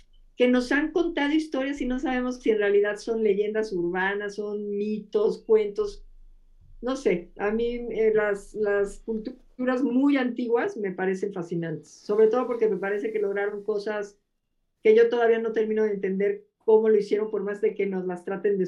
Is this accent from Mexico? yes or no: yes; Mexico; en que despertemos los mexicanos